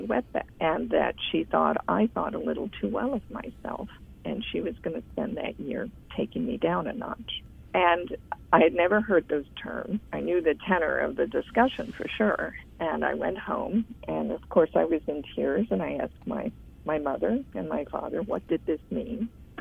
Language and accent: English; Midwest, United States; Well, my personal journey is that I am Mexican-American, and I was raised in the Midwest.